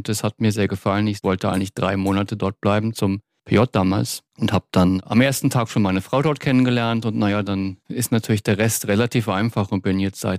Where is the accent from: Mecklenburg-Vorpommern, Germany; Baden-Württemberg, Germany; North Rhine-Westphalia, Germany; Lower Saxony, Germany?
Lower Saxony, Germany; moved away as an adult; now in Norway; Also ich habe in Göttingen studiert, ich komme aus Südniedersachsen und bin nach dem Studium eigentlich ganz zufällig nach Norwegen gegangen.